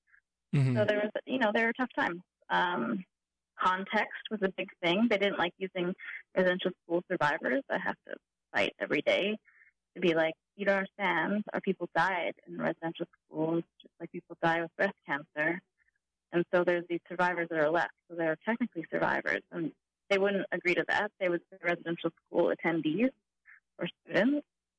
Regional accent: United States; now in Minneapolis, United States; of Tikatla Nation. I'm Gisbidwada from the Killerwell Clan. I'm from the House of Wida Lee. I'm also a journalist and a digital strategist now here in Minneapolis.

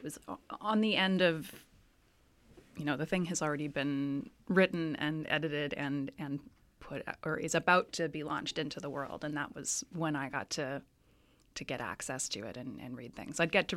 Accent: Vancouver, British Columbia, Canada; I'm from Vancouver

